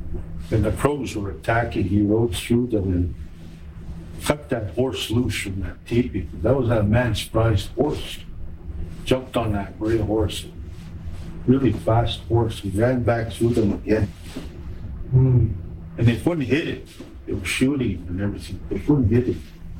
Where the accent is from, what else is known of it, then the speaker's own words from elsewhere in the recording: Alberta, Canada; born there; no matter where I go, I can say I'm from the Bloods of a Blood Indian because I was born there.